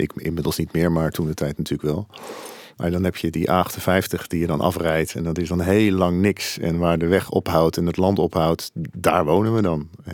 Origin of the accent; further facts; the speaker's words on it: Zeeland, Netherlands; Dus dat zijn allemaal wel dingen die te koppelen zijn aan onze belevingswereld als Zeeuwen.